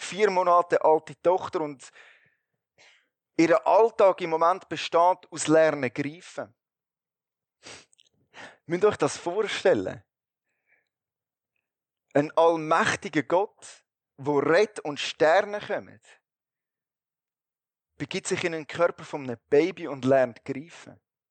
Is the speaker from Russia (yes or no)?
no; Switzerland; sind wir Schweizer ziemlich zuoberst auf der Liste